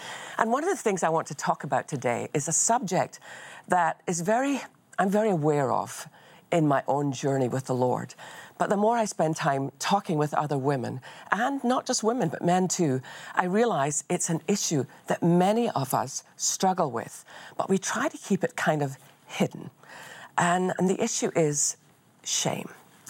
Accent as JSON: {"language": "English", "region": "Scotland", "country": "United Kingdom", "accent": "Scottish", "lives_now": "Texas, United States", "said": "And I hope that between that and my Scottish accent, you're able to make out what I'm actually saying."}